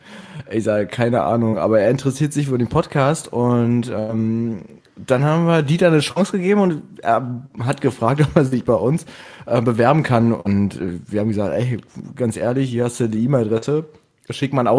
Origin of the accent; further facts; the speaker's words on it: Berlin, Germany; für mich als Berliner